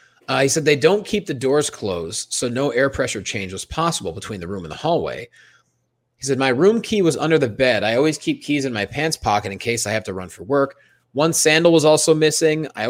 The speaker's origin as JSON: {"language": "English", "region": "Pennsylvania", "country": "United States", "said": "which I'm from Pennsylvania. I've heard of Newtown."}